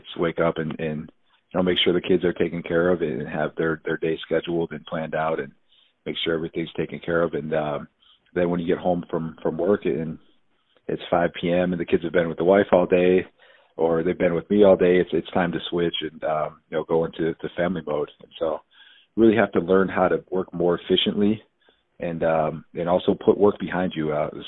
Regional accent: Buffalo, New York, United States; So born and raised in Buffalo, New York, 5 brothers.

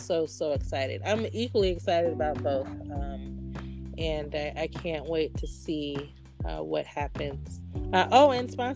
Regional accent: Oakland, California, United States; and I'm thinking Oakland because that's where I'm from. Gotta take it back to my hometown.

